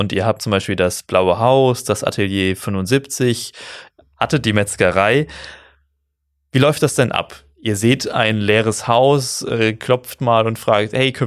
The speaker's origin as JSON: {"language": "German", "town": "Karlsruhe", "region": "Baden-Württemberg", "country": "Germany", "tie": "born or raised there", "said": "Karlsruhe verschlagen sollte, meine Heimatstadt"}